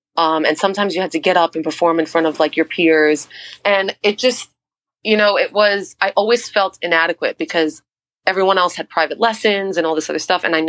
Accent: Bronx, New York, United States; I grew up in the Bronx, so they were super scared of me taking the train.

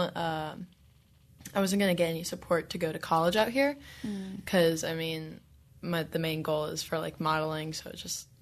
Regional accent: Louisiana, United States; I am from Louisiana, South Louisiana to be exact

